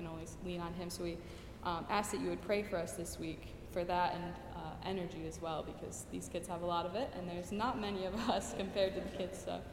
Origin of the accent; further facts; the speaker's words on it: Kalamazoo, Michigan, United States; We are mainly from Kalamazoo, Michigan in Jackson, Tennessee.